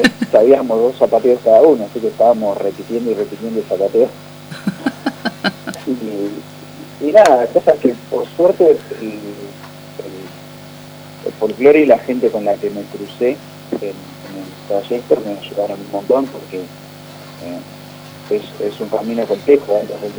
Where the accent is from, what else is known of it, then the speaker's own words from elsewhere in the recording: La Plata, Buenos Aires Province, Argentina; Soy oriundo de la ciudad de La Plata.